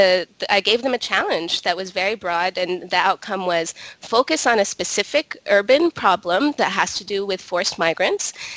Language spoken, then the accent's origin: English; Bahrain; English is a second language; moved away as an adult; I was born and raised in Bahrain